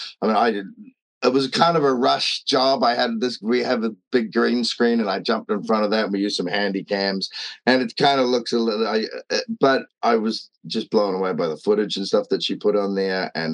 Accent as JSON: {"language": "English", "town": "Bucklands Beach", "region": "Auckland", "country": "New Zealand", "tie": "born or raised there", "said": "I grew up in a sailing family. They're all builders and sailors. And I grew up in Bucklands Beach."}